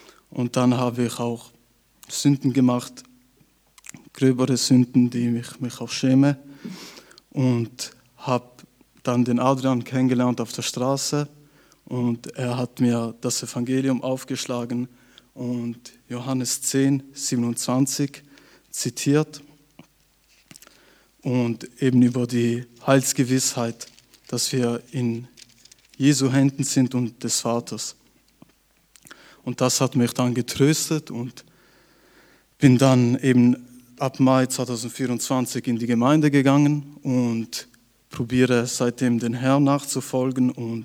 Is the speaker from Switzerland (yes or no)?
yes; Switzerland; Ich bin 2004 geboren in der Schweiz und wuchs in einem normalen Elternhaus auf.